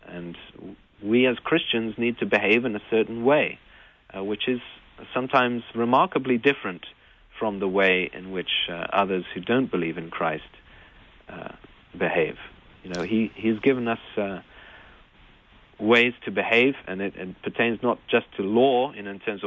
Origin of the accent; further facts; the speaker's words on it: England, United Kingdom; now in Pittsburgh, United States; maybe you can tell I kind of grew up not in Pittsburgh, but in England. Maybe it's that my accent gives me away, like Peter's did.